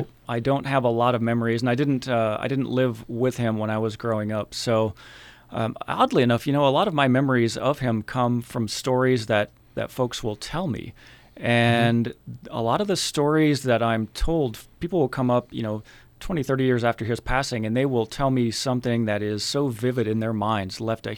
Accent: Tucson, Arizona, United States; So I grew up in Tucson, went to public schools.

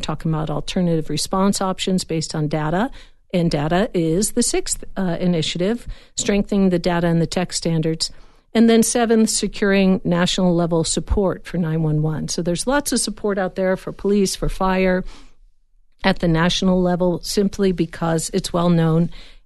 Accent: Chicago, Illinois, United States; Yeah, same, same. Right. That's where I'm from.

